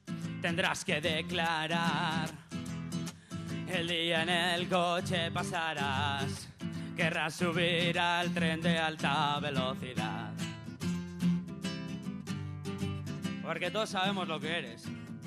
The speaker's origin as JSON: {"language": "Spanish", "town": "Urretxu", "region": "Basque Country", "country": "Spain", "said": "A ver, pues venimos de Urretxu Zumarra, igual no lo hemos dicho, no importa, del Valle Aquelao."}